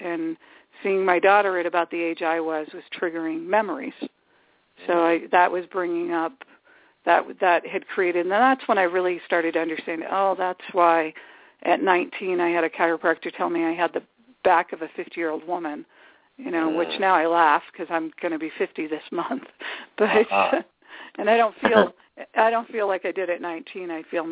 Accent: Chicago, Illinois, United States; I grew up in Chicago, Illinois, and I lived on the northwest side of the city. And I have four brothers, no sisters.

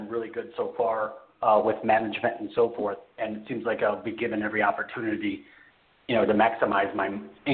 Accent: Detroit, Michigan, United States; now in California, United States; Oh, just I'm from Detroit, and we work. We get out there and get after it and get our hustle on, and you know, work hard.

